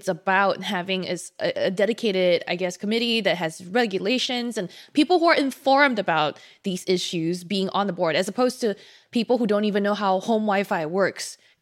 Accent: Singapore; I'm telling you, as a Singaporean person, the Chinese government is like something we openly talk about in Singapore

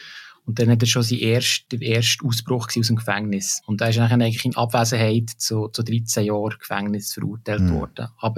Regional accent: Bern, Switzerland; Da bringst du mich natürlich jetzt als Berner auf Glattis.

